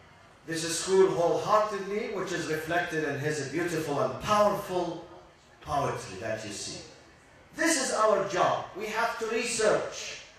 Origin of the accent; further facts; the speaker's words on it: Kuwait; I grew up in Kuwait.